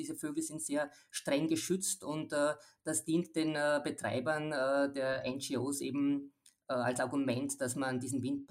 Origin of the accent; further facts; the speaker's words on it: Burgenland, Austria; ich als Burgenländerin ja auch die ganze Entwicklung der Windenergie dort verfolgt habe